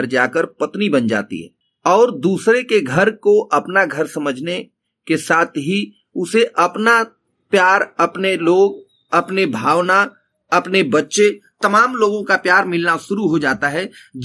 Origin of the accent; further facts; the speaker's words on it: Ghazipur, Uttar Pradesh, India; मैं गाजीपुर जनपद का रहने वाला हूँ।